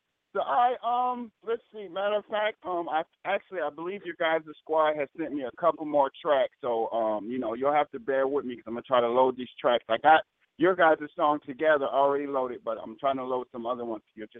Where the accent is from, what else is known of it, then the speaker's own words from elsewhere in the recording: Minneapolis, Minnesota, United States; brother, I'm from Minneapolis, St. Paul. That's Minnesota.